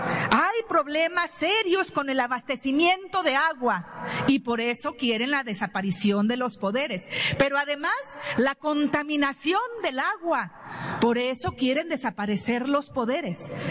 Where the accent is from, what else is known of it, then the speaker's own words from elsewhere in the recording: Guanajuato, Mexico; Soy de Guanajuato y defiendo a Guanajuato.